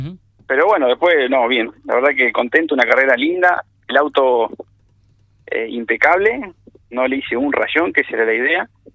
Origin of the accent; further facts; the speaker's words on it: La Pampa, Argentina; nosotros que somos de La Pampa